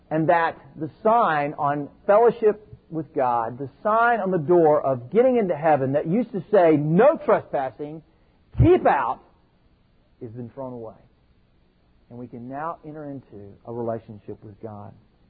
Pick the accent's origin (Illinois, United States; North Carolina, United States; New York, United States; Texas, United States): Texas, United States; I grew up in Texas, and a big Dallas Cowboy fan.